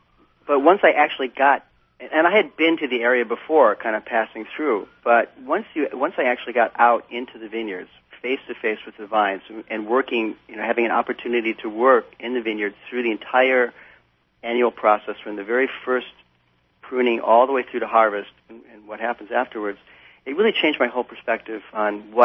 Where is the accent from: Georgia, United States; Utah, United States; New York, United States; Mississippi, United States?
New York, United States; also born or lived in Chicago; I mean, I was born in Chicago and spent most of the rest of my life in New York, so I'm familiar with big cities